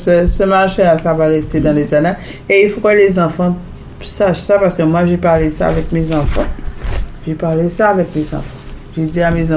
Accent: Guadeloupe; Je suis Guadeloupéenne française, je dis ça tout le temps. Je mets la Guadeloupe d'avant. Donc, je suis Guadeloupéenne apparentée française.

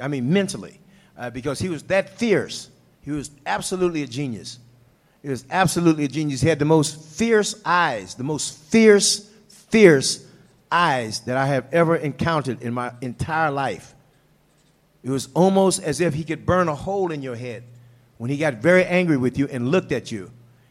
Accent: St. Louis, Missouri, United States; why he picked me to write that book was I was from St. Louis. I was black.

